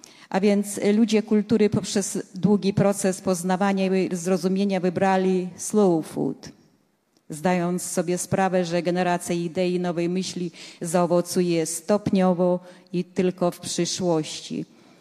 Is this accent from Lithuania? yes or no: yes; Lithuania; Polish is a second language; Urodziłam się na Synęszczyźnie, na pograniczu Litwy i Polski, w rodzinie litewskiej, więc jestem Litwinką. Splot dwóch kultur dla mnie jest wielkim darem losu.